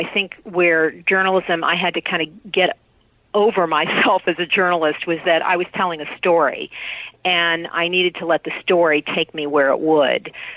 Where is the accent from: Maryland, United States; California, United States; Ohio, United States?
Ohio, United States; Columbus